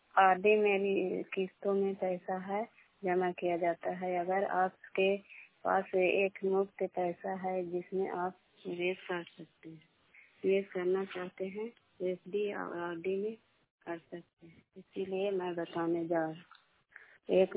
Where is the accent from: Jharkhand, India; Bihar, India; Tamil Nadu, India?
Bihar, India; Nalanda; ग्राम पंचायत शाम ब्लॉक करापसरा जिला नालंदा के निवासी हूँ।